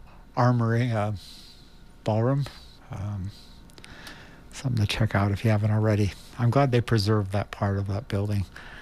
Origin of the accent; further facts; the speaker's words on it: San Jose, California, United States; I saw them do that where I grew up in San Jose, downtown.